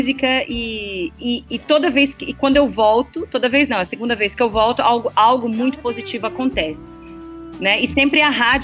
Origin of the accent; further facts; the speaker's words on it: Ituiutaba, Minas Gerais, Brazil; Eu sou de Minas Gerais, sou de Ituiutaba.